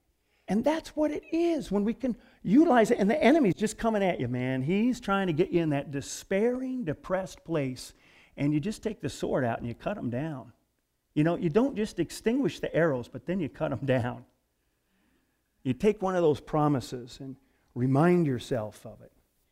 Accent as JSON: {"language": "English", "region": "Michigan", "country": "United States", "tie": "born or raised there", "said": "Well, I grew up in Michigan. I don't get to go back there maybe once every 10 years or something for a high school reunion."}